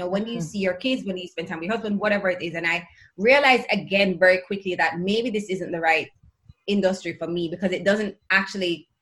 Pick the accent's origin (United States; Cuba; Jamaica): Jamaica; Kingston; because I'm from Kingston and our hotels mostly are on the North Coast, that meant I had to move to the North Coast.